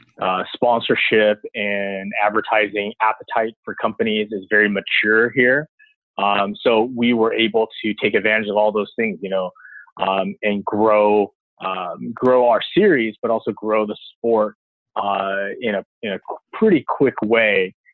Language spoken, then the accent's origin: English; California, United States; I grew up in Southern California, so my high school friends and I would all tinker in cars.